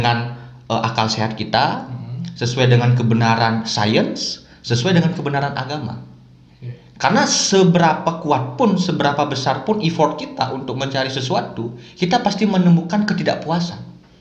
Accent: Bali, Indonesia; secara niskale kalau kita orang Bali

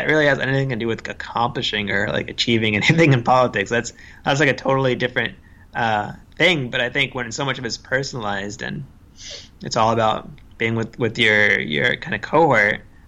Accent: the South, United States; I grew up in the American South.

